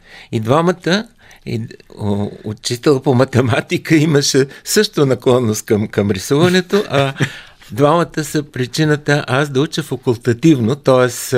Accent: Ruse, Ruse Province, Bulgaria; Все пак аз съм израснал в Русе, в тази среда. Около паметника на свободата, пред доходното здание, в градината, близо до операта живеехме.

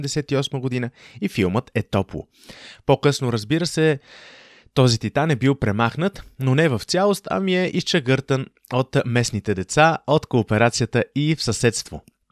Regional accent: Sofia, Sofia City, Bulgaria; от Бухемска София. Вече почти 10 години следвам миналото на моя роден град.

